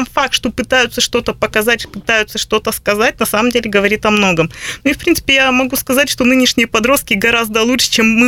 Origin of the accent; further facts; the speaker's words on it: Perm, Perm Krai, Russia; И бывают такие приколы, когда приезжаешь куда-нибудь, говоришь, я из Перми